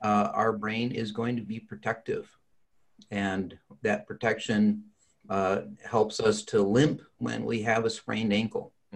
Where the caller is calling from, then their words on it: Grand Rapids, Michigan, United States; I'm talking from Grand Rapids today.